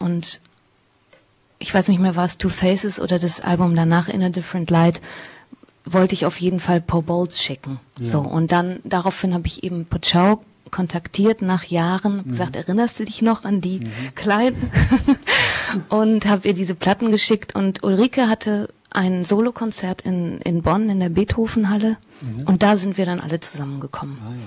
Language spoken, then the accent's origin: German; Portugal; now in Germany; da war ich noch nicht mal richtig ansässig in Deutschland, weil ich bin ja in Portugal aufgewachsen